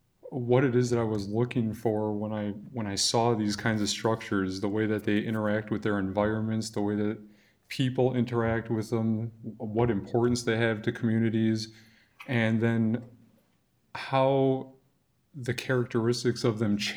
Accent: Milwaukee, Wisconsin, United States; I grew up in Milwaukee, Wisconsin. As some of you might be familiar, it's a very post-industrial town.

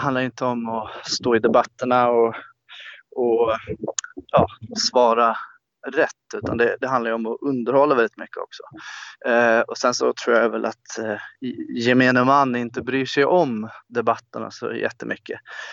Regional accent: Sweden; för att jag är svensk

